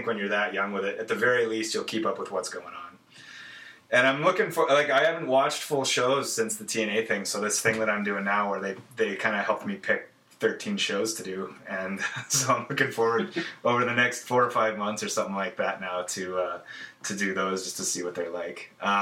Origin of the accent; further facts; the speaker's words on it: Calgary, Alberta, Canada; also born or lived in Winnipeg, Canada; I was born in Calgary, and we lived out in Edmonton, or sorry, in Winnipeg for a few years. I moved back to Calgary at the age of like 9 or 10